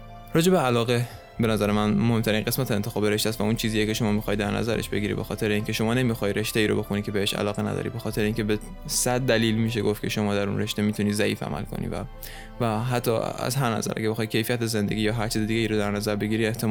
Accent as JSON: {"language": "Persian", "town": "Ahvaz", "region": "Khuzestan", "country": "Iran", "tie": "born or raised there", "said": "برم اهواز، همون اهواز شهر خودم زندگی کنم"}